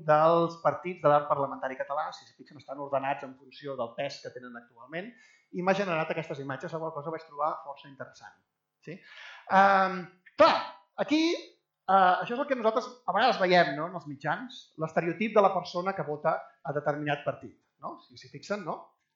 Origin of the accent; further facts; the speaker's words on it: Mataró, Catalonia, Spain; Hi havia eleccions municipals, en aquest cas a Mataró, d'on jo soc